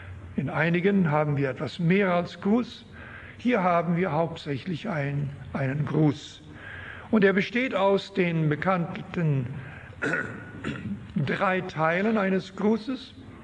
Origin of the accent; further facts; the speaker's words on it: Canada; Als Kanadier war das für mich wirklich ein Erlebnis, im Dorf von einem fremden Jungen gegrüßt zu werden.